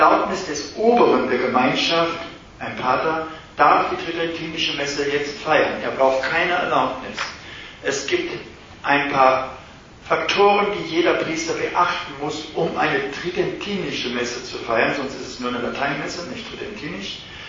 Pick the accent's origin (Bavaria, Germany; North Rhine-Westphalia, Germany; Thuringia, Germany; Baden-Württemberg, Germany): North Rhine-Westphalia, Germany; Cologne; Ich kenne das Lied. Ich komme doch aus Köln.